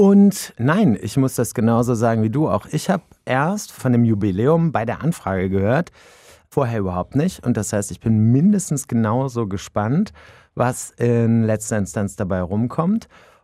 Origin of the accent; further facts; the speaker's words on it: Krefeld, North Rhine-Westphalia, Germany; ich bin tatsächlich bekennender Urkrefelder. Ich bin hier geboren, um genau zu sein, in Krefeld-Hüls. Habe meine Kindheit in Uerdingen verbracht und verbringen dürfen. Bin dann weit rausgekommen nach Fischeln und habe im Grunde genommen Krefeld nie wirklich verlassen